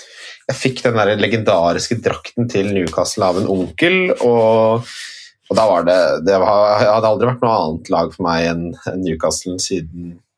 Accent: Ski, Akershus, Norway; Altså det som skjedde var at da jeg vokste opp i Ski

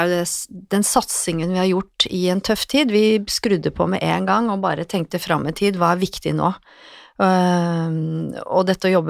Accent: Lillehammer, Innlandet, Norway; now in Oslo, Norway; men jeg kom jo fra Lillehammer og tenkte at det er jo ikke aktuelt

